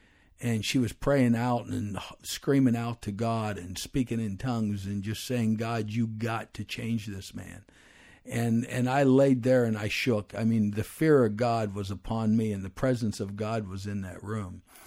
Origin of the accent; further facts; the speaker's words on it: Pennsylvania, United States; So we moved 1,000 miles away, back and stuff to like my hometown. and we moved back to Pennsylvania.